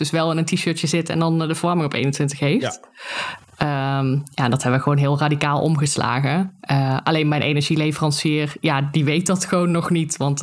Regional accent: North Brabant, Netherlands; Ja, joh, misschien ik kom uit Brabant, hè.

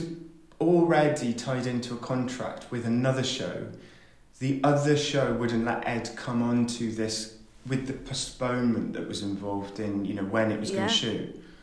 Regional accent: Wales, United Kingdom; So, yeah, I'm Welsh. I'm from Wales and I speak Welsh

